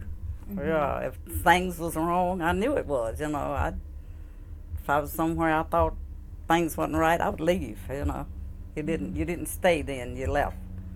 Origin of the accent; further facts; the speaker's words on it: Suwannee, United States; Just growing up in Suwannee, I guess, and the way it was, and it was nice up here. Mm-hmm. Yeah, yeah. Because I was a country girl straight off the farm